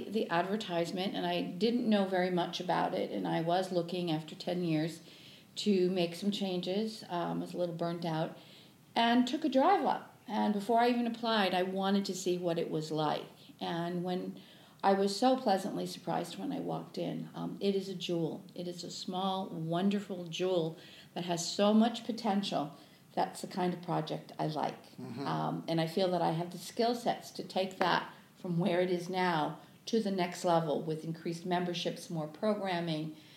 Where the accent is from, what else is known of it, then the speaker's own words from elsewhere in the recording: New England, United States; I grew up in a factory town in New England. And as a child, I decided I wanted to travel the world and do things that would be important.